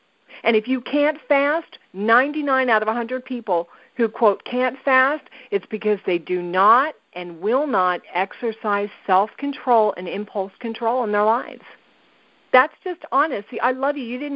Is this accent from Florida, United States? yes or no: no; New Jersey, United States; But I'm from New Jersey, so I'm serving it up straight tonight